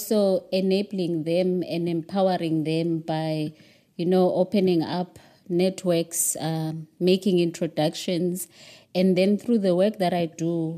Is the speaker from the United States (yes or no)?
no; Cape Town, Western Cape, South Africa; how privileged I am to be able to access a lot of things that I didn't access as a young person growing up in Cape Town.